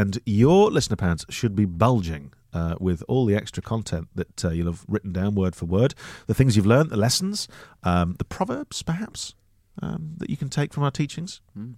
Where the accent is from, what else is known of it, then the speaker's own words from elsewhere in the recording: United Kingdom; It's going to be tough, but we're British, for goodness sake.